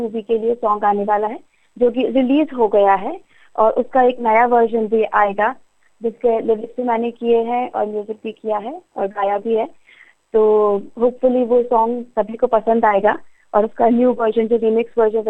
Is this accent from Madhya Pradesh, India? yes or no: yes; Madhya Pradesh, India; now in Mumbai, India; मैं MP से आती हूँ, जो कि मध्य प्रदेश हिंदी भाषी शहर है, लेकिन जब मैं बॉम्बे आई